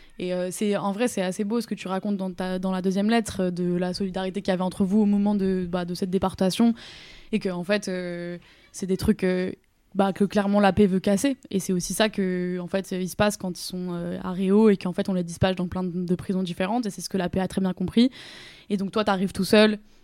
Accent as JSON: {"language": "French", "country": "New Caledonia", "said": "Malgré ce qu'il se passe chez nous en Kanaky, c'est comme ça, c'est le combat."}